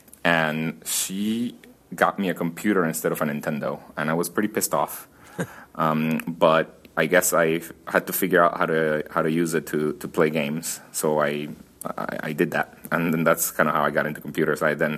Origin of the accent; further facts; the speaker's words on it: Guatemala; My views on education are very related to where I'm from. I am from Guatemala, which is a very poor country.